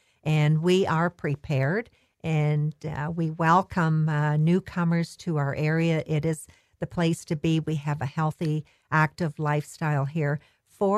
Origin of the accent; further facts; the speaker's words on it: Collingwood, Ontario, Canada; So I'm born and raised in Collingwood, and I've seen many, many changes in our community